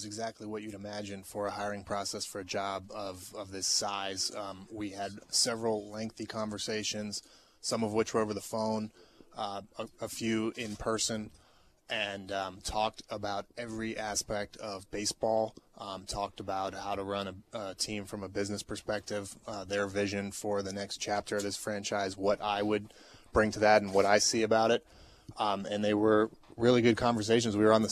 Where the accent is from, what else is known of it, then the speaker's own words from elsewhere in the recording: Virginia, United States; Number one is I happen to be from this region. I grew up in Northern Virginia. Have a ton of family here and know this city really well.